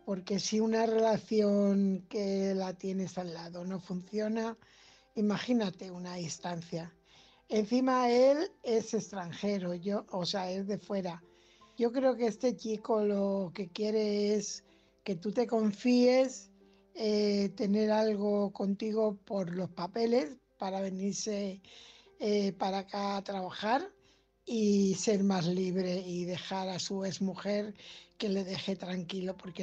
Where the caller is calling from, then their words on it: Fuenlabrada, Community of Madrid, Spain; corresponsal de Fuenlabrada.